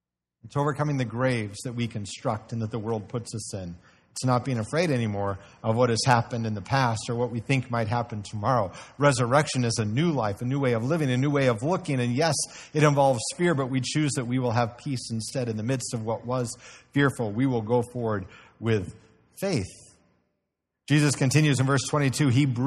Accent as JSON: {"language": "English", "region": "Illinois", "country": "United States", "tie": "born or raised there", "also_born_or_lived": "Indiana", "said": "I was born in Indiana, so I'm a Hoosier by birth. Moved to southern Illinois on the Mississippi, on the Illinois side of the Mississippi River from St. Louis. Moved there when I was about 2.5."}